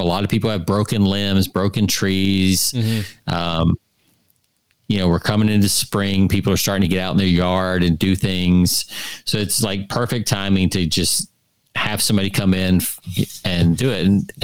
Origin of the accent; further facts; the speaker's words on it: Georgia, United States; when we grew up in Georgia, Jonathan, where you could just throw stuff in the back half of the acreage